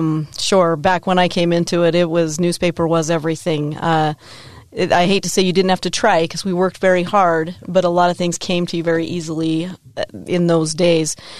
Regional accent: Layton, Utah, United States; So Layton, Utah. I grew up in Layton, Utah. I've lived in Utah my entire life. Went to school at Layton High, went to school at Weber State back when it was a college.

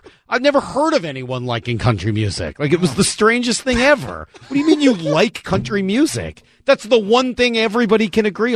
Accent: Northeast, United States; Growing up in the Northeast, I did not know anybody who liked country music.

